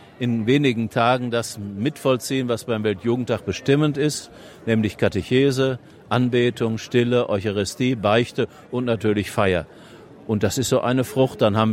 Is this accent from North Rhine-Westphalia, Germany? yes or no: yes; North Rhine-Westphalia, Germany; Und wir kommen ja aus Westfalen, da muss man fast die Leute anspringen und schütteln, dass sie reagieren.